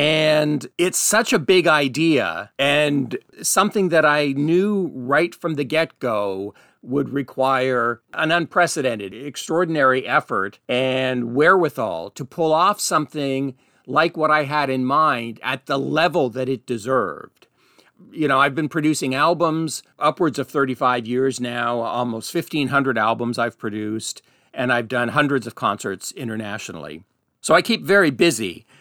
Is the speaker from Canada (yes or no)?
yes; Canada; For myself, an 11, 12, 13-year-old growing up in Canada